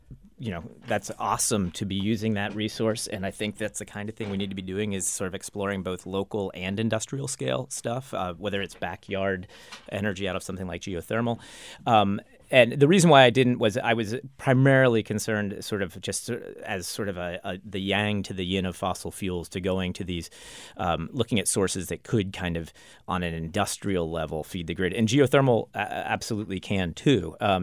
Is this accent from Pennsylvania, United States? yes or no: yes; Pittsburgh, Pennsylvania, United States; I'm from Pittsburgh and I needed a place to stay one night